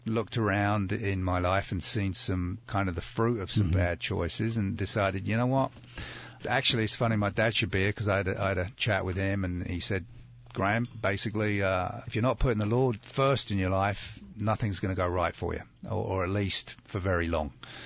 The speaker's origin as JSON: {"language": "English", "region": "London", "country": "United Kingdom", "tie": "born or raised there", "said": "I grew up in England, as you said, in London. Went to high school and college in London. Was brought up in a Christian home."}